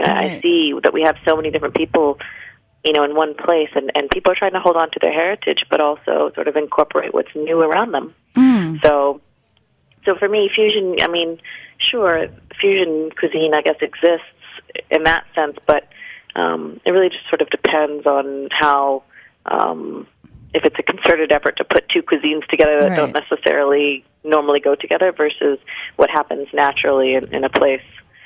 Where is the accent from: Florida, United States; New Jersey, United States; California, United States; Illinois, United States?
Florida, United States; I grew up in Florida. Florida is not necessarily considered the South, but it sort of still is.